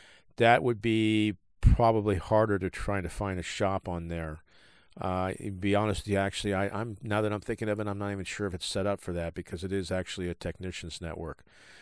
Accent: West Coast, United States; I'm on the West Coast, and I've lived here all my life, born and raised on the West Coast.

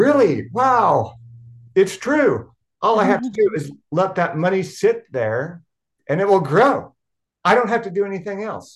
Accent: Oklahoma City, Oklahoma, United States; when I was 8 years old, I grew up in Oklahoma City, Oklahoma

